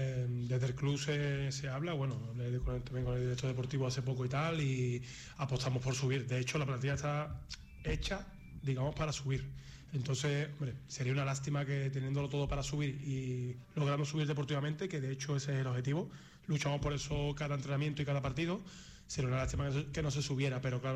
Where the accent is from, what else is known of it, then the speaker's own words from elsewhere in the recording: Seville, Andalusia, Spain; No, soy de Sevilla capital, de la Macarena. Sevilla capital.